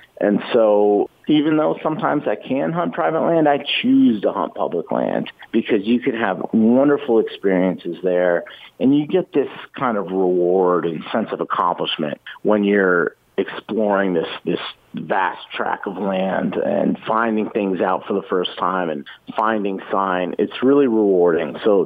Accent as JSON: {"language": "English", "region": "Pennsylvania", "country": "United States", "tie": "born or raised there", "said": "I grew up hunting on Pennsylvania's terrific public land system, their state game land systems."}